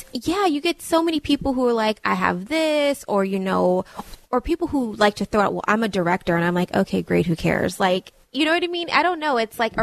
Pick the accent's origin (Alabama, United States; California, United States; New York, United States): California, United States; Granada Hills; now in North Hollywood, United States; because I'm originally from Granada Hills